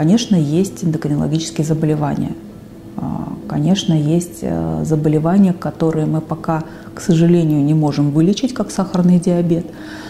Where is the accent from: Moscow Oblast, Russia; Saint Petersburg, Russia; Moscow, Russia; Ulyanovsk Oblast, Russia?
Saint Petersburg, Russia; Я родилась и выросла в Санкт-Петербурге.